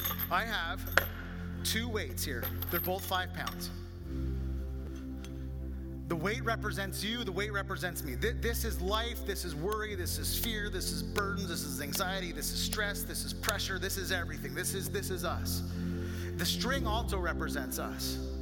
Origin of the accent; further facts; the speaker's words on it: Ontario, Canada; So we grew up in Ontario, Canada, and we had a cottage on a lake